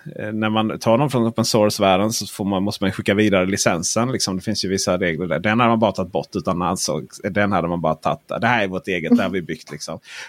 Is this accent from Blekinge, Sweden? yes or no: yes; Blekinge, Sweden; Men fan, jag är från Blekinge.